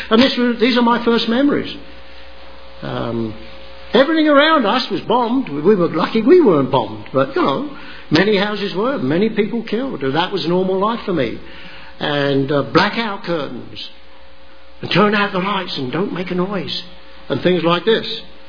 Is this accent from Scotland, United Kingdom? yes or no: no; London, United Kingdom; I grew up in World War II London. My first memories are bombs and bombed houses and soldiers and tanks and night, the searchlights